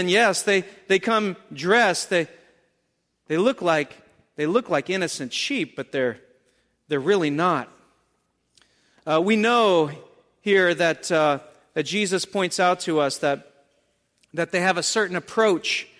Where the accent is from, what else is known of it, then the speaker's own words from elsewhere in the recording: North Carolina, United States; I grew up in North Carolina, so I can make fun. So that's the way I used to speak.